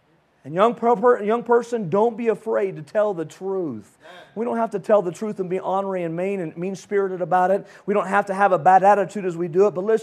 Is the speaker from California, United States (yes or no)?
yes; California, United States; I was from California too.